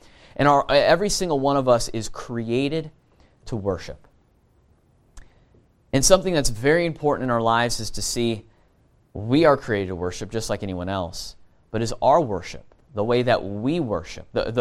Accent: Fairless Hills, Pennsylvania, United States; we're from Fairless Hills, Pennsylvania, about an hour north of here.

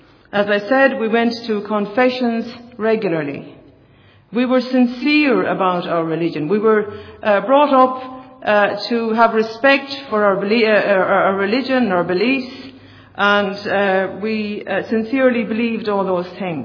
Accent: west of Ireland, Ireland; the west of Ireland, and never knew anything of the need to be converted as a young person growing up.

